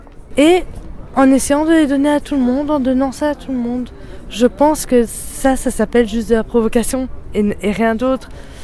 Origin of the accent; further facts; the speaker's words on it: Belgium; en disant que nous, en tant que Belges, on refuse que notre démocratie parte.